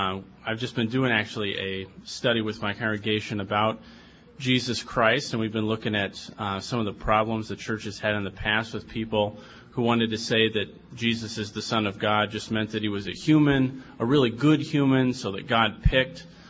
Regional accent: McCook, Nebraska, United States; I want to say a special hello to everybody listening out of Nebraska on AM 1360 KNGN McCook, my hometown and former place of employment.

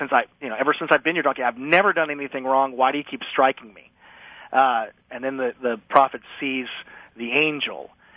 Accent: Louisiana, United States; I'm from South Louisiana.

